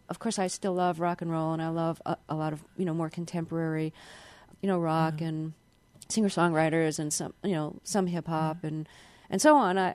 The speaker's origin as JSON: {"language": "English", "town": "Brooklyn", "region": "New York", "country": "United States", "said": "And I talk very fast. I'm from Brooklyn."}